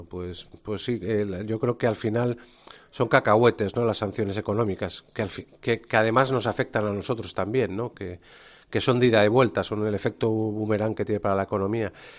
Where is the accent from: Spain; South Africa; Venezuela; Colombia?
Spain; como ciudadano español